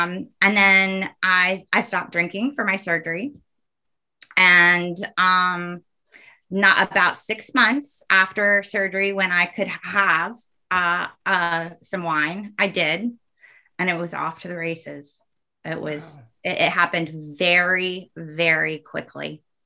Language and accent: English; North Carolina, United States; now in Rhode Island, United States; I'm currently living in Rhode Island for a second. I will be moving to North Carolina, my home state, go Heels, in July.